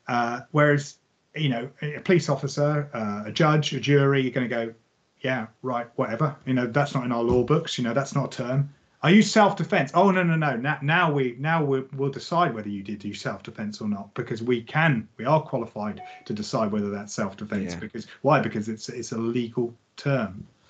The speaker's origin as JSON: {"language": "English", "region": "England", "country": "United Kingdom", "said": "But I'm English. I'm writing in England."}